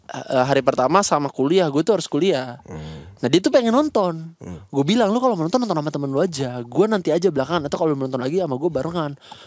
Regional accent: Ambon, Maluku, Indonesia; now in Jakarta, Indonesia; Jadi gue kan dari Ambon.

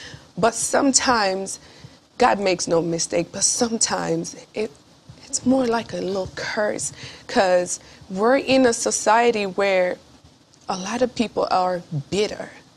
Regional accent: Nigeria; I have best of both worlds, being an American and being a Nigerian.

